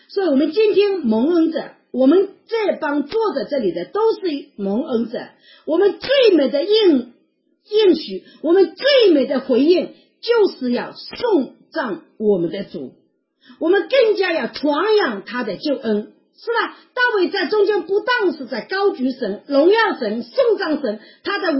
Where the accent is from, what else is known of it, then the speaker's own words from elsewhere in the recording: Wenzhou, Zhejiang, China; 患水骨就是我们温州话说肚子胀起来了